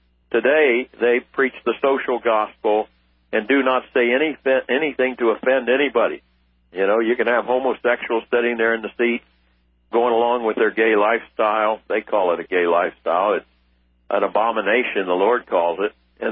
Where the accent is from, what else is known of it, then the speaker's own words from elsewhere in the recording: Arlington, Virginia, United States; also born or lived in Washington, D.C.; if you knew the churches I grew up in Arlington, Virginia, and Washington, D.C., during the 40s and 50s, these were activist churches.